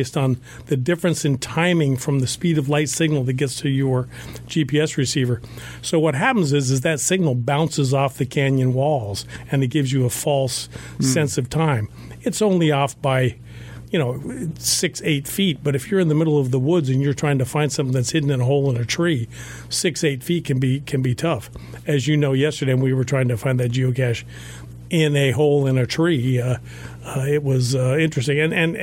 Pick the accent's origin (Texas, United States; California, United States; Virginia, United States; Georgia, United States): Georgia, United States; Atlanta; So I'm from Atlanta, and I got to tell you, I have a little bit of bear scare in my head